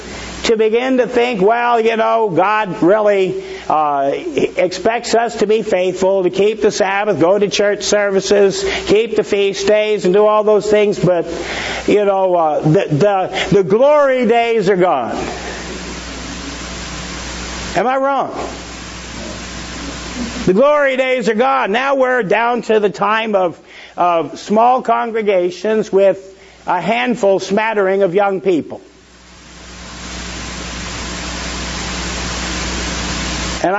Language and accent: English; Oregon, United States; Now, actually, I'm from Oregon, so I like it.